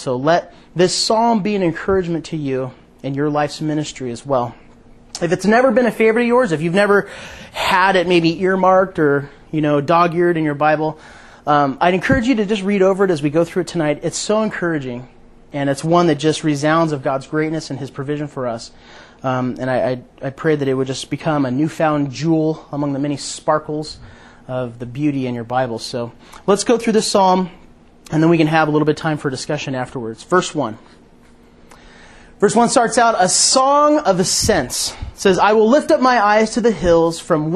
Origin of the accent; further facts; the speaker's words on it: Ridgecrest, California, United States; I grew up in Ridgecrest. I couldn't imagine going 5 feet without shoes on.